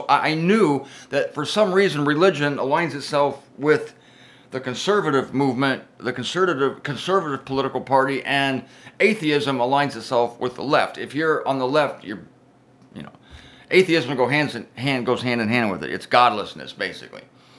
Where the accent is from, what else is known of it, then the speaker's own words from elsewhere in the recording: United States; I'm in the United States, speaking as an American.